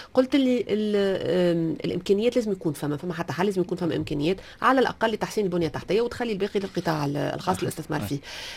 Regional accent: Tunisia; على خاطر اليوم انا كمواطن تونسي

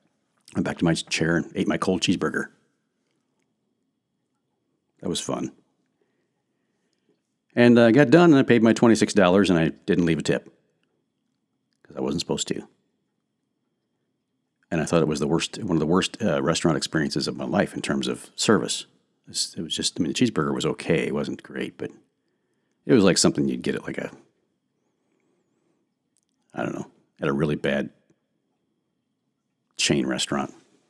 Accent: United States; because I'm American, I expect to have ice in my soda pop.

